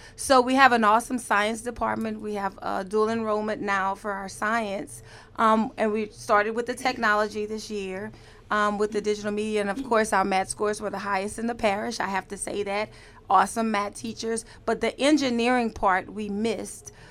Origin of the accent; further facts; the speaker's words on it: LeBeau, Louisiana, United States; I'm actually from a big place called LeBeau, Louisiana, not far from here. Graduate from North Central High School there in LeBeau.